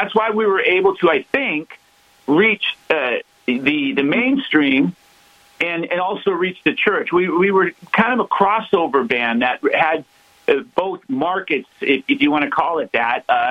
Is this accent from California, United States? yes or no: yes; Hollywood, California, United States; growing up in Hollywood and doing the club scene and the party scene and all